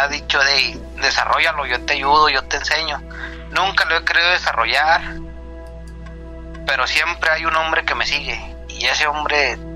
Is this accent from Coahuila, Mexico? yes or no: no; Zacatecas, Mexico; Cuando yo llegué a mi tierra, a Zacatecas.